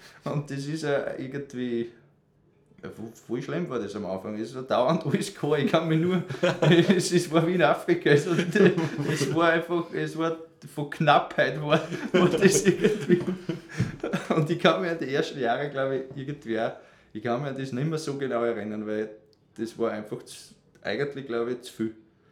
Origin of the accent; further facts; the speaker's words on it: Niederwaldkirchen, Upper Austria, Austria; Also ich bin gebürtiger in Niederwegkirchen, eben auf dem Hof, wo wir jetzt leben. Und habe Volksschulabschluss natürlich in Niederwegkirchen gemacht. Dann war ich 5 Jahre in St. Florian in der Landwirtschaft.